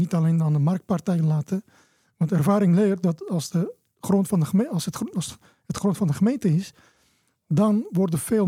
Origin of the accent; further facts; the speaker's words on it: Istanbul, Turkey; Dutch is a second language; moved away as an adult; also born or lived in Eindhoven / Haarlem; now in Netherlands; Ik ben geboren en opgegroeid in Istanbul eigenlijk. En ik kwam in 2004 naar Nederland in mijn eentje om een studie te volgen